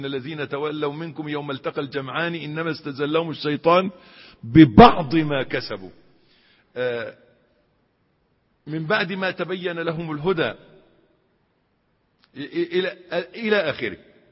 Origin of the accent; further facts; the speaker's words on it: Egypt; إن أحيانا الإنسان يشوف عندنا في مصر كشك الكهرباء